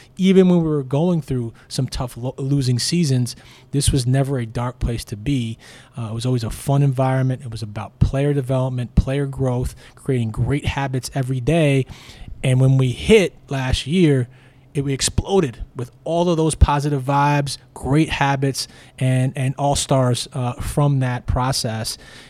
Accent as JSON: {"language": "English", "region": "New York", "country": "United States", "said": "And look, I'm from New York and he's from New York. We have ties there"}